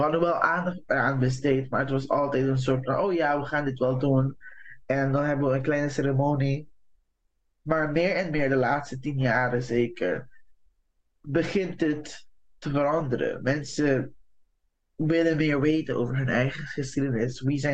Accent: Curaçao; Ik kom zelf uit Curaçao

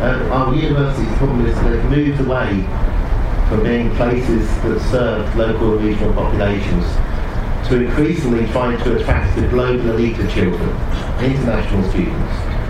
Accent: Oxford, South East England, United Kingdom; And because I grew up in Oxford

